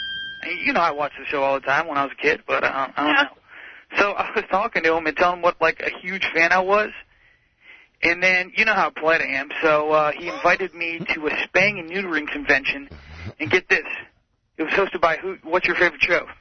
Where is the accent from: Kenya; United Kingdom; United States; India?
United States; Fairfax, Virginia; I am from Toothless, Fairfax, Virginia.